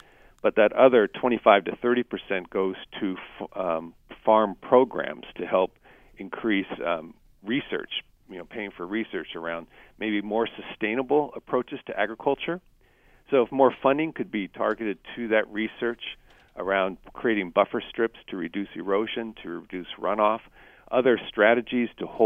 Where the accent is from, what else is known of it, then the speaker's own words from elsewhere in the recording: California, United States; California, my home state, where I originally was from